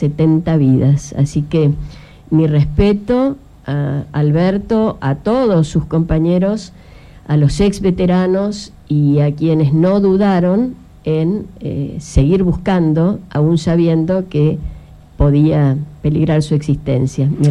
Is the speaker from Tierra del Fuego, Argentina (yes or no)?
yes; Tierra del Fuego, Argentina; somos fueguinos sin ninguna alianza